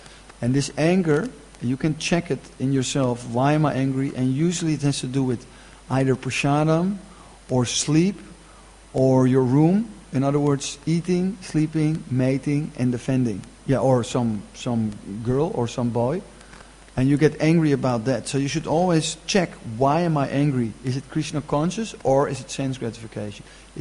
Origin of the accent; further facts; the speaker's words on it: Netherlands; English is a second language; But then, you know, I'm from Holland.